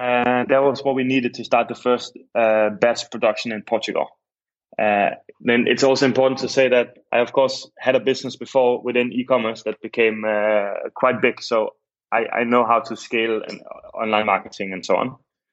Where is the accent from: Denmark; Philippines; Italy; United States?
Denmark; Copenhagen, Capital Region of Denmark; English is a second language; now in Amsterdam, Netherlands; I am in Amsterdam right now. I'm originally from Copenhagen and I moved here 7 years ago.